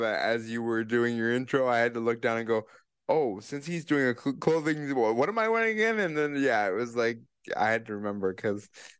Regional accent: Kitchener, Ontario, Canada; I'm coming from Kitchener, Ontario, and I'm wearing a t-shirt with blue and green, and I'm a white individual in a power wheelchair, again, coming from Kitchener, Ontario.

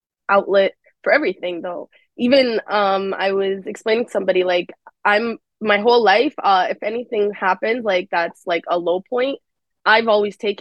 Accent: Los Angeles, California, United States; also born or lived in Egypt; I lived in LA growing up too.

